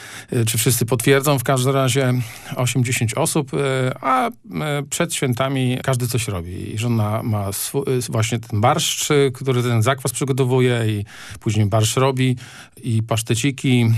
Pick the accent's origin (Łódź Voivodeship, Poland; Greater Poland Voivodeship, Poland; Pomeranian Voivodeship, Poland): Pomeranian Voivodeship, Poland; no jestem z krwi i kości Kaszubem